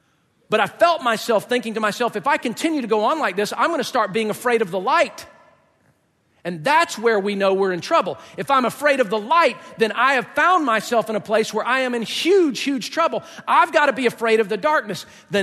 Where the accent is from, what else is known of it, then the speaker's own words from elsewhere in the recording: Georgia, United States; also born or lived in Tampa, United States; I grew up in Georgia, but I lived for a brief time, a two-year stint in Florida when I was like, you know, 7, 8 years old. And I lived in the Tampa area.